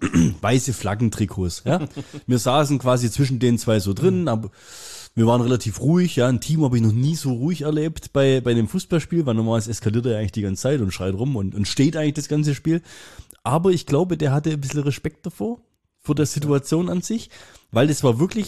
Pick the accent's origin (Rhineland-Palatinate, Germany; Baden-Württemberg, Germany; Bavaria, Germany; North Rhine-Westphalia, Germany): Baden-Württemberg, Germany; Freiburg; als Freiburger